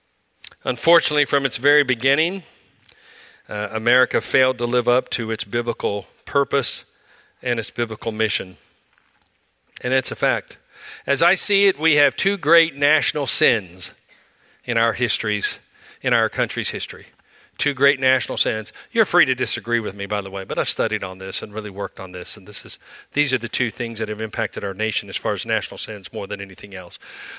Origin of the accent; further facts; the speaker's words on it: Ohio, United States; When I was growing up in Ohio, southern Ohio, my My parents almost always tried to take us on a very inexpensive family vacation.